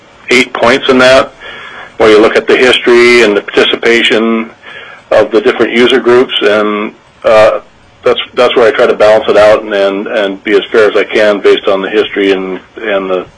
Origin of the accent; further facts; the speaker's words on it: Petersburg, Alaska, United States; I'm from Petersburg. I've been on the board approximately 9 years to date. I was born and raised and live in Petersburg. I graduated from Petersburg High School.